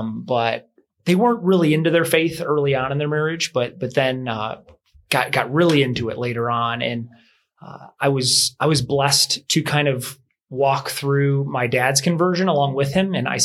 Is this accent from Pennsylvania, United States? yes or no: no; Chicago, Illinois, United States; also born or lived in Villa Park, Illinois; I grew up in Chicago, actually, and two brothers, older brother, younger brother.